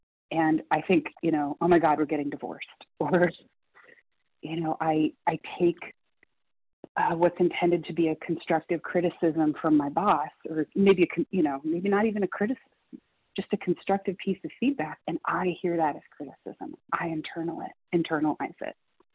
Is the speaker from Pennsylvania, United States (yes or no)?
no; Michigan, United States; I'm from Michigan.